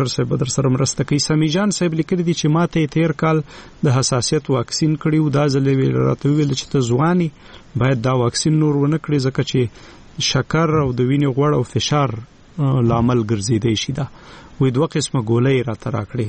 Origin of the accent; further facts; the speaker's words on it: Khyber Pakhtunkhwa, Pakistan; زه د وزیرستان یم او